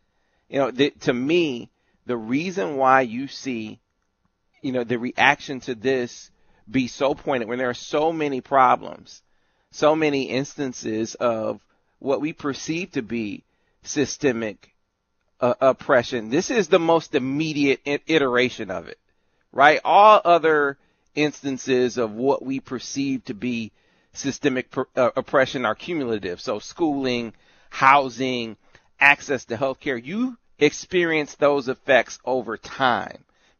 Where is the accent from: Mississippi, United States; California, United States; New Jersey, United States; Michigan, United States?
Michigan, United States; Flint; And I point to, you know, my hometown in Flint, and it's a video that has since gone viral.